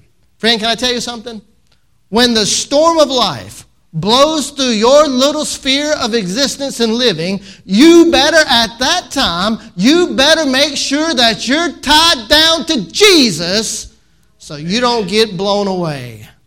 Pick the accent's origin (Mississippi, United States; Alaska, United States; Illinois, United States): Mississippi, United States; Now, when I grew up there in Mississippi on the edge of Tornado Alley.